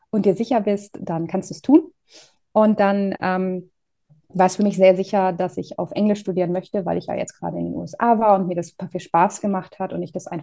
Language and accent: German; Northern Germany, Germany; ich komme aus Norddeutschland. Das heißt, von mir in die Niederlande zu fahren, ist jetzt auch gar nicht so weit weg.